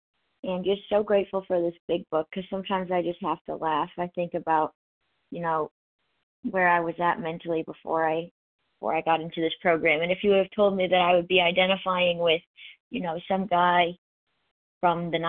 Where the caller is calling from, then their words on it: Tennessee, United States; I'm calling in from East Tennessee.